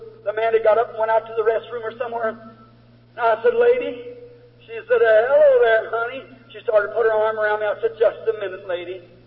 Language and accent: English; United States; Now, I'm an American.